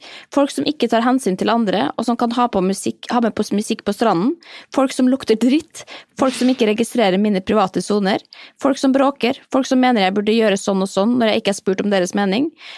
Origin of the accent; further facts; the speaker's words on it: Molde, Møre og Romsdal, Norway; vi kommer fra Molde, må vite. Så klar, selvfølgelig, vi kommer fra sladreland nummer en, og det, eller fra bygda